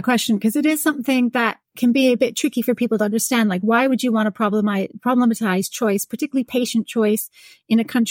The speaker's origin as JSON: {"language": "English", "country": "United States", "tie": "born or raised there", "moved": "yes", "lives_now": "United Kingdom", "said": "And also where I grew up in the States, it was common to have open caskets and be very aware of you know, what the dead person looks like."}